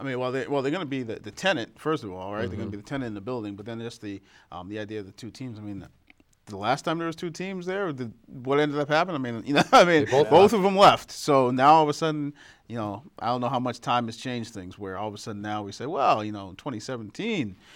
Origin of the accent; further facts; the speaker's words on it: Massachusetts, United States; I know growing up in Massachusetts, they used to always say